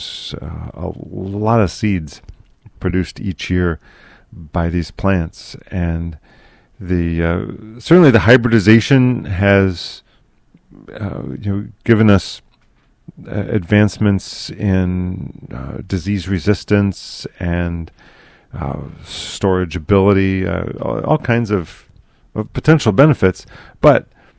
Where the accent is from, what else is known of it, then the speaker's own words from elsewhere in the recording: Rome, New York, United States; When I was a kid growing up in Rome, New York